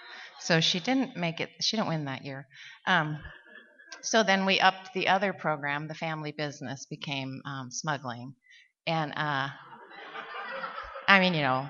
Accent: Montana, United States; we're from Montana, our parents were, perfect for each other, both alcoholics

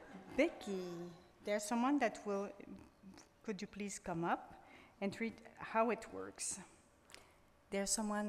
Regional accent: Ottawa, Ontario, Canada; I'm an alcoholic from Ottawa

